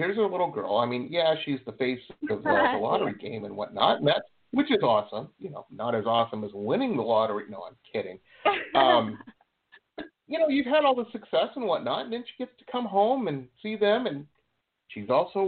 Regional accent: Detroit, Michigan, United States; I went to college in Boston, and I grew up in Detroit

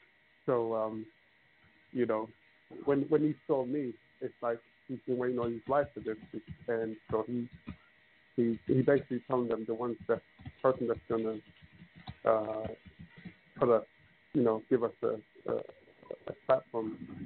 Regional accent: England, United Kingdom; it's growing up in England.

